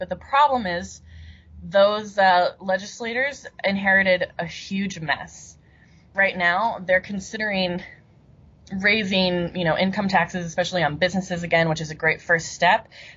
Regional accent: Kansas, United States; it's painful to think that Kansas, my home state, has spent these last 5 years or so as this laboratory for supply-side tax policy

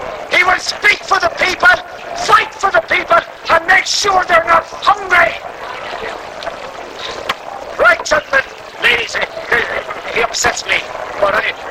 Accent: Mullingar, Leinster, Ireland; I come from the middle of Ireland, a place called Mullingar. And a good place it is, and it's getting better.

